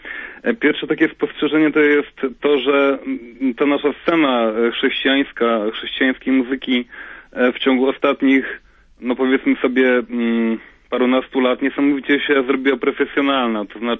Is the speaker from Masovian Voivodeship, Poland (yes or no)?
yes; Warsaw, Masovian Voivodeship, Poland; Mówię z Warszawy, no właśnie jestem z Warszawy